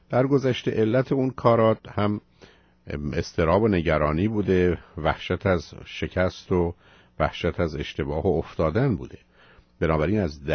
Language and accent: Persian; Iran; ما ایرانی هستیم و فارسی بلدیم